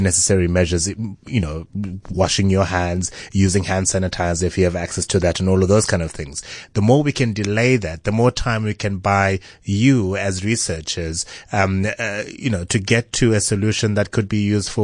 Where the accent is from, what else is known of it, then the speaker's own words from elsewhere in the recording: South Africa; I am pleased as a South African